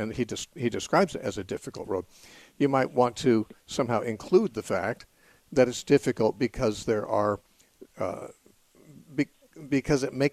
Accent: Covina, California, United States; when I was growing up in Covina, they didn't have a Covina accent like yours.

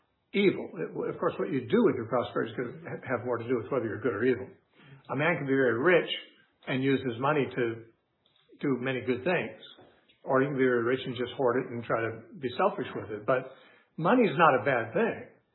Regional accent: United States; On the other hand, because I'm an American, I do have money come in.

